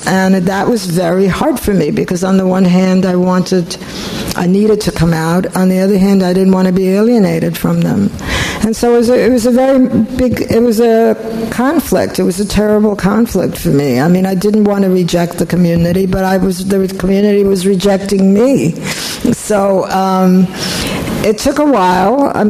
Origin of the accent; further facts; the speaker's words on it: Warsaw, Masovian Voivodeship, Poland; I'm a Jew from Warsaw.